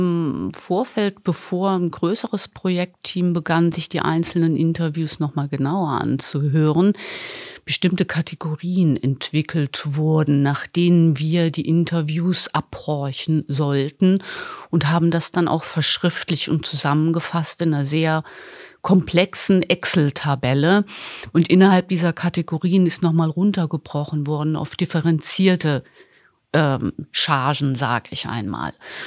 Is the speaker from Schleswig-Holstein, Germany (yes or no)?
no; Rhineland-Palatinate, Germany; born there; Ich bin in Rheinland-Pfalz geboren und habe keine Verwandtschaft im Osten in der ehemaligen DDR.